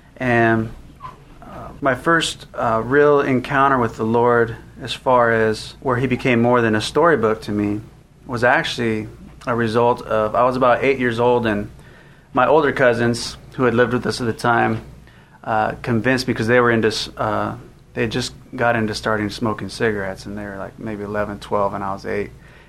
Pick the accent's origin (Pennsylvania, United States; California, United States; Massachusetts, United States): California, United States; Torrance; also born or lived in Texas; I grew up in Torrance, California, born in Texas, and then we moved to Torrance when I was about 9 months old. So anyways, I grew up in Torrance, California.